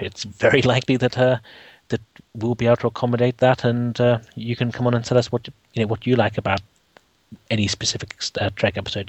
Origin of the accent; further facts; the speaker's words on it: London, United Kingdom; from London.